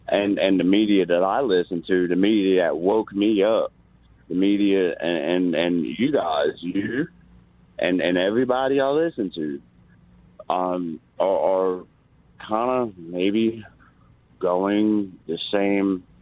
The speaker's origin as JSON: {"language": "English", "country": "United States", "said": "I'm an American. I'm a U.S. Marine."}